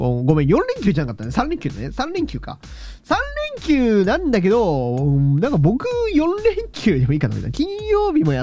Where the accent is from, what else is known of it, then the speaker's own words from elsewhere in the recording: Hokkaido, Japan; 北海道のね、サロマ町でね、まあまあ僕の地元に割と近いところですけどね。